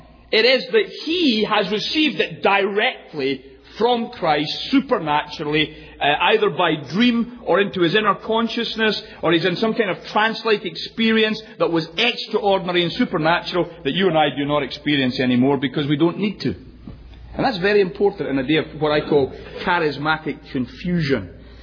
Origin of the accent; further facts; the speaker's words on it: United Kingdom; now in United States; as a Brit I can get away with a lot of things because I don't get to vote